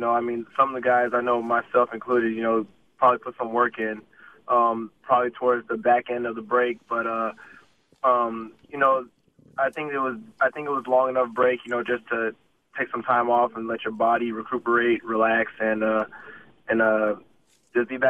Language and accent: English; Miami, Florida, United States; I'm from Miami, so it doesn't hurt to go back home and catch some great weather